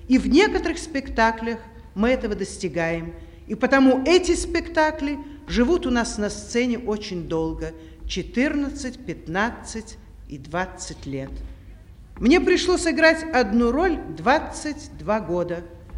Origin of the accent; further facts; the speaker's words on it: Kyiv, Ukraine; now in Moscow, Russia; так и я всегда из Киева стремилась в Москву